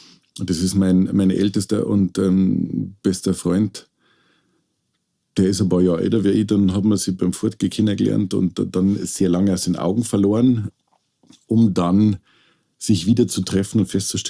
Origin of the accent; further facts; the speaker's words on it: Stephanskirchen, Bavaria, Germany; Also ich bin ja bei Rosenheim aufgewachsen, also in der Gemeinde Stephanskirchen. Und da war das Landleben halt einfach sehr prägend.